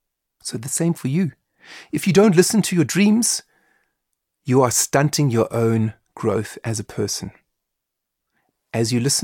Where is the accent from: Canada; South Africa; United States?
South Africa; So even though I'm half Irish, I wasn't brought up in Ireland. I was brought up in South Africa.